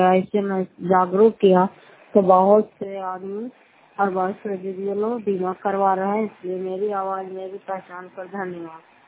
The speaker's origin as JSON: {"language": "Hindi", "region": "Bihar", "country": "India", "said": "घर पते को पंचायत मकलौता, जिला नालंदा, किराए पर सर ब्लॉक की निवासी हूँ"}